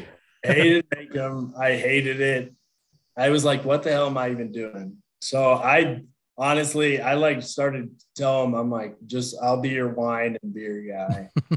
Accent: Kansas, United States; I'm from Kansas, and I grew up around. My family wasn't into farming or agriculture, but most of the people I grew up around were

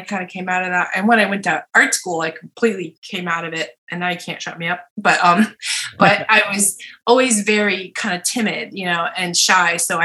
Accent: Barre, Vermont, United States; Well, I was born in Vermont, in Barry, Vermont, which is below the capital, Montpelier. And I lived there until I was 12.

